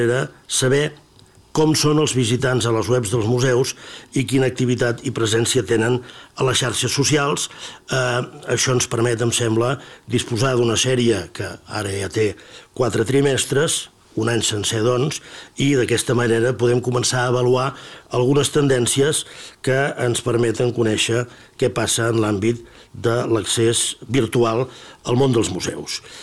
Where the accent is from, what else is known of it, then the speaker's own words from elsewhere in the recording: Catalonia, Spain; I vostè d'on ve? Vinc de Catalunya.